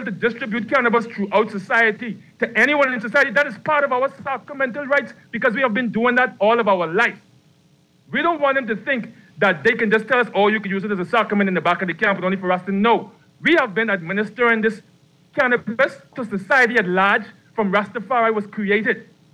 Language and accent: English; Grand Bahama, Bahamas; Me personally, I was a star athlete growing up in Grand Bahama.